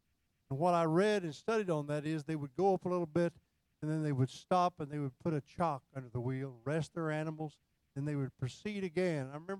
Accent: Indianapolis, Indiana, United States; We're both from Indianapolis, and we had that affinity together.

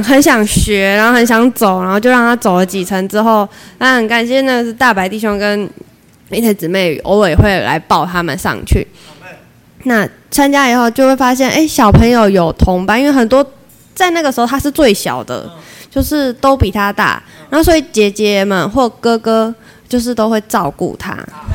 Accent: Taitung County, Taiwan; now in Linkou, Taiwan; 平常就是在林口那边，我是从台东嫁人上来的

